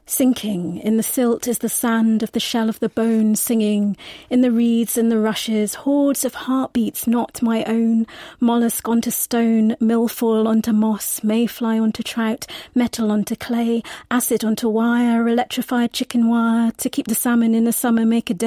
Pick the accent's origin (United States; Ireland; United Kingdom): United Kingdom; South West England; I was born in Devon, grew up there, so it was always part of my childhood to go and have a dip in the river, and that's where I learnt to swim as well.